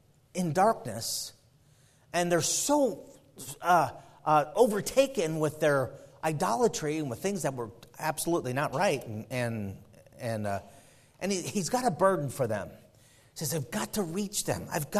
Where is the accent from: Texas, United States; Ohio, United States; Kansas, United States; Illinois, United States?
Illinois, United States; Chicago; I'm born and raised in Chicago in the first 17 years of my life. I was there in the city of Chicago and first got saved.